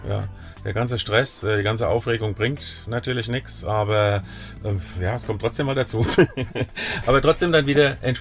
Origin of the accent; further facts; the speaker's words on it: Mainz, Rhineland-Palatinate, Germany; born there; Aber dann 5 Jahre später haben sich meine Eltern wohl dann noch fürs Krankenhaus in Mainz entschieden.